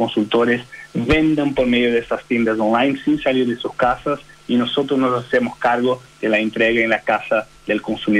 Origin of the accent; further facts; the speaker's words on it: Brazil; Spanish is a second language; now in Santiago, Chile; Desde Santiago. Soy de Brasil, pero vivo en Santiago, estoy acá.